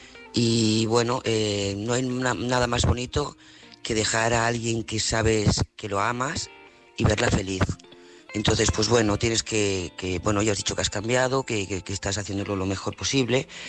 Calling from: Lloret de Mar, Catalonia, Spain; corresponsal de Lloret de Mar.

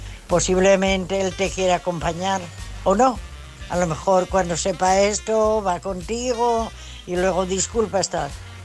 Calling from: Asturias, Spain; de Asturias.

